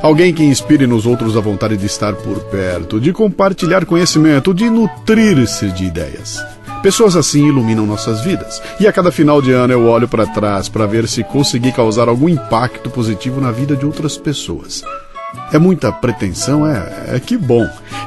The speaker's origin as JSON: {"language": "Portuguese", "region": "Espírito Santo", "country": "Brazil", "tie": "born or raised there", "also_born_or_lived": "Santo André", "said": "tenho 27 anos e me orgulho de ser paulixaba. Eu adoro essa expressão que eu inventei. Nasci em Santo André, mas fui criada no norte do estado do Espírito Santo."}